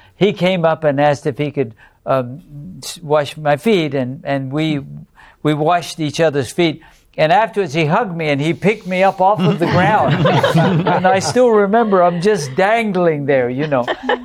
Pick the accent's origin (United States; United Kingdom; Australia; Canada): United Kingdom; maybe my early 20s, and I grew up in Great Britain, as it was then called, and went over to France